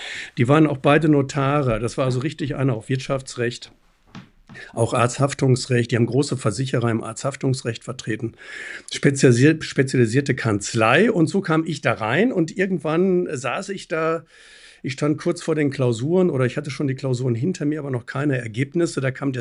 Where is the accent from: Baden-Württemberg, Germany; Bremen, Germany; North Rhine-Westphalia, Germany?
North Rhine-Westphalia, Germany; Bochum; Ich war auch der Erste in meiner Familie mit Abitur, der Erste, der studiert hat. Mhm. Und ich komme aus Bochum und klar, in Bochum gibt es eine große Universität. Also habe ich in Bochum angefangen, Jura zu studieren.